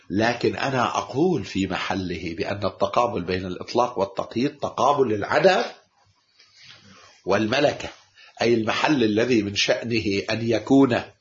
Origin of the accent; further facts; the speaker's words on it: Iraq; لا أنا كعراقي ولا أنت كنائيني تقول بهذا الكلام.